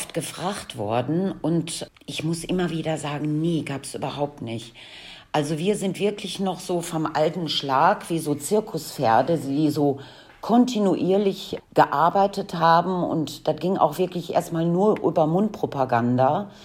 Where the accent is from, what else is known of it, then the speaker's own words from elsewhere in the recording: Munich, Bavaria, Germany; born there; Übrigens bin ich in München geboren, ne?